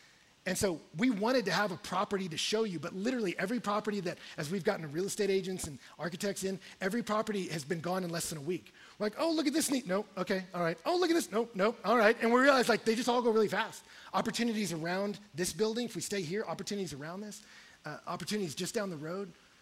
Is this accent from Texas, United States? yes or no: yes; Texas, United States; It was shocking to me as a Texan when we came in to rent a house.